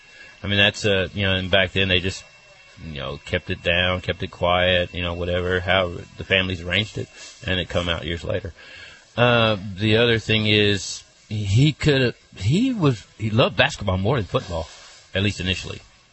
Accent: United States; growing up in Blount County, I used to carry newspapers in a wagon for the local paper when I was 10.

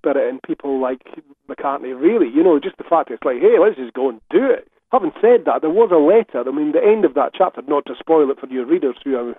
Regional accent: Scotland, United Kingdom; I think, I mean, look, I'm Scottish, man, right?

